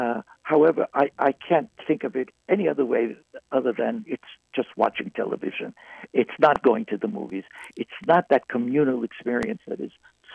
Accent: New York City, New York, United States; I was born and raised in New York City, first generation Greek, Greek American, and went to Greek school. I tried very hard to preserve as much of my Greek as I can.

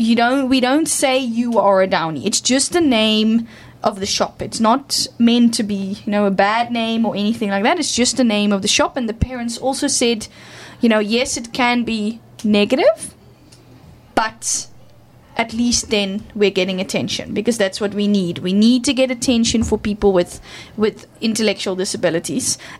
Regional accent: Netherlands; English is a second language; moved away as an adult; now in South Africa; when I did my internship here in South Africa, because I'm actually from the Netherlands, in Europe

